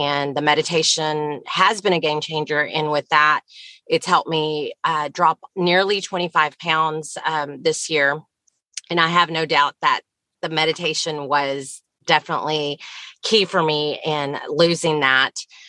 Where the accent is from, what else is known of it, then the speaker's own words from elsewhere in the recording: Texas, United States; I'm from Texas